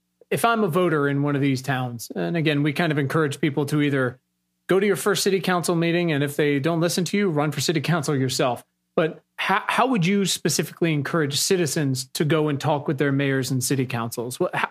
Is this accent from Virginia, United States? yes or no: yes; Virginia, United States; I'm from Virginia. I have spent a large part of my life about 15 minutes away from Newport News.